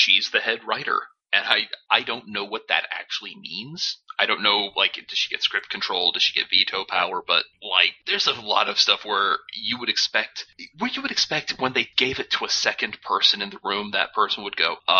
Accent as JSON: {"language": "English", "country": "United States", "said": "because as an American, there's a few messages in that idea that resonate with me pretty hard"}